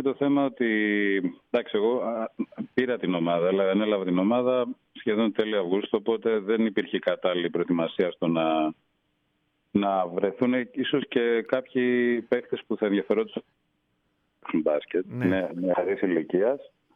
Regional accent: Volos, Thessaly, Greece; moved away; Ο Βόλος είναι μια πολύ όμορφη πόλη. Μετά από 32 περίπου χρόνια γύρισα στην πόλη μου.

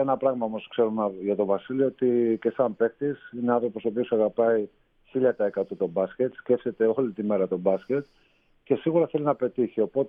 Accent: Karditsa, Thessaly, Greece; Το κάνω αποκλειστικά για την πόλη μου και για αυτή την προσπάθεια που έκανα πέρυσι. Και γι' αυτό είναι ο λόγος που προσπαθώ και να τονίζω κάθε φορά που βρίσκομαι στην Καρδίτσα όπως τώρα

